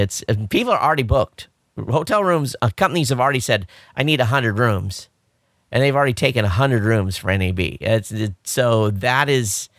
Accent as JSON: {"language": "English", "region": "Hawaii", "country": "United States", "said": "but hey, I'm from Hawaii. Downtown is where people from Hawaii go."}